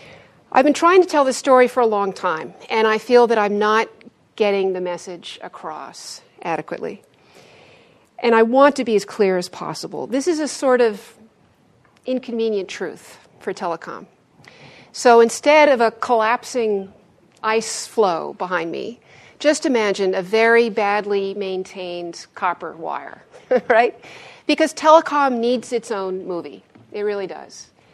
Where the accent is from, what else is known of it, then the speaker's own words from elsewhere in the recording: Santa Monica, California, United States; It's a Santa Monica beach house, and I'm from Santa Monica.